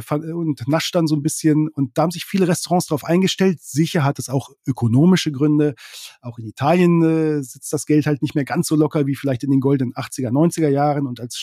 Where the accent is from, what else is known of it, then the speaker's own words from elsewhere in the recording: Lower Saxony, Germany; ich komme aus Niedersachsen.